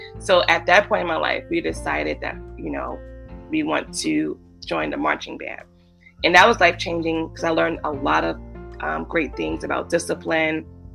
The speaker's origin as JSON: {"language": "English", "town": "Brooklyn", "region": "New York", "country": "United States", "tie": "born or raised there", "said": "So I'm from Brooklyn, New York. Lived here all my life. I grew up in Crown Heights, Brooklyn. And that's where I'm from."}